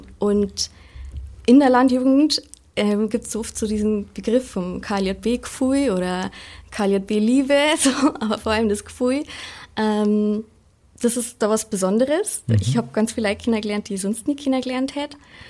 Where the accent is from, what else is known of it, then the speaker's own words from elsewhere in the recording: Antolling, Bavaria, Germany; Also ich komme aus Antolling. Das ist ein Dorf in der Richtung von Rosenheim, aber gerade nur so im Landkreis Ebersberg hinter Glonn.